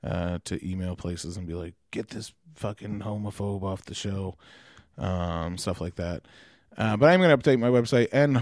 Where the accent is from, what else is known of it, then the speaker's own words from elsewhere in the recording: Bridgewater, Nova Scotia, Canada; on May 10th, I'm back in my hometown, Bridgewater, Nova Scotia, for a Yuck Yuck gig, hosting.